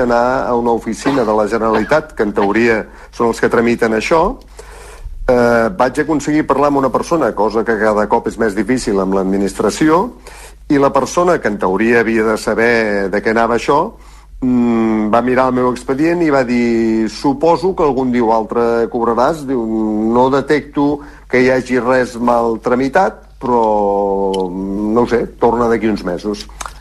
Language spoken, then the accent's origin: Catalan; Vic, Catalonia, Spain; a Vic, jo sóc de Vic